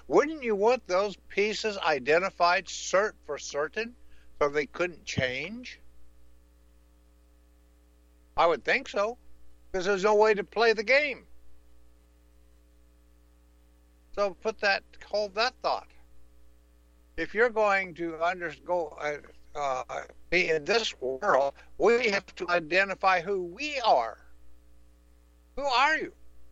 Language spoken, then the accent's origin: English; Kansas, United States; born there; In America, I was born in Kansas.